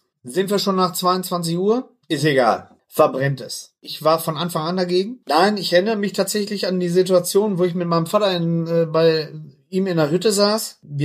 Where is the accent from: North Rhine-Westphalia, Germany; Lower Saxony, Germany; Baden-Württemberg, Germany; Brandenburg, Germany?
North Rhine-Westphalia, Germany; Cologne; also als Kölner